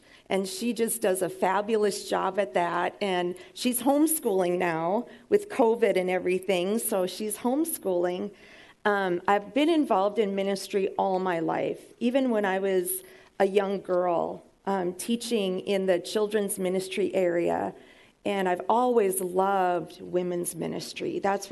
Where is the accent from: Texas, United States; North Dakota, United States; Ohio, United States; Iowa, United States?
North Dakota, United States; born there; I was born in North Dakota. I don't know if any of you have been there, but that's where I was born.